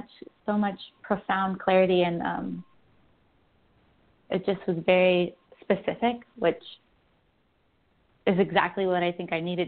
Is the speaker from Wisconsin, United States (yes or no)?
no; California, United States; I'm from California.